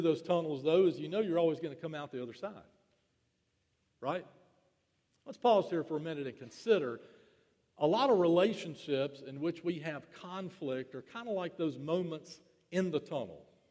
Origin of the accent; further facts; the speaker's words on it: Winston-Salem, North Carolina, United States; I'm from the Piedmont in Winston-Salem